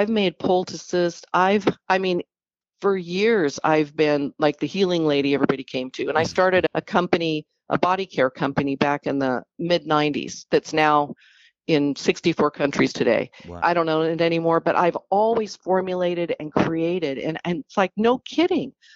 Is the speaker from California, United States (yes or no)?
no; Alaska, United States; So growing up in Alaska in the 70s, half breed